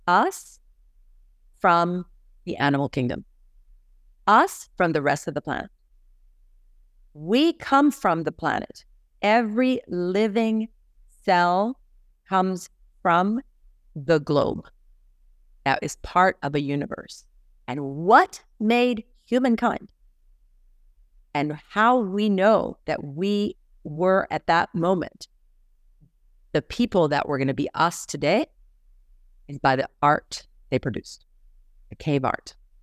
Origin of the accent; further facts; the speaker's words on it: San Salvador, El Salvador; moved away as an adult; now in United States; I am from the San Salvador volcano, el Volcán de San Salvador. I grew up there and came to college to the United States.